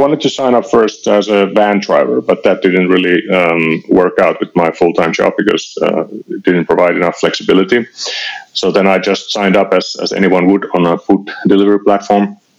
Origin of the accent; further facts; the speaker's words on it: Finland; English is a second language; now in Berlin, Germany; So I'm originally from Finland. Been living in Berlin for many years